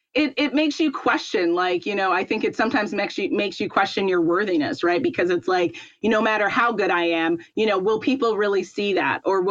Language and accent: English; New York City, New York, United States; So growing up in New York, Manhattan specifically, everyone always says, oh, New York is such a wonderful place.